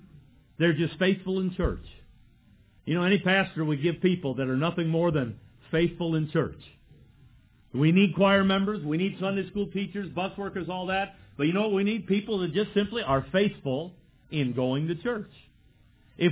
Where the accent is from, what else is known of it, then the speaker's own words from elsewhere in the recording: Michigan, United States; I'm from Michigan. You give me my choice, I know where I'm going to live. It's going to be north of the border.